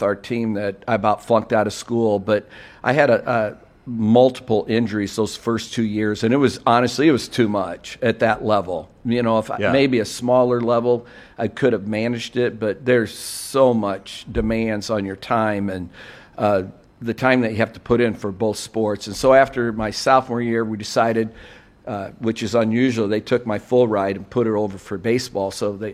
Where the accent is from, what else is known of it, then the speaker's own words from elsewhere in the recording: Iowa, United States; obviously growing up in Iowa, had read about him, and I went to Iowa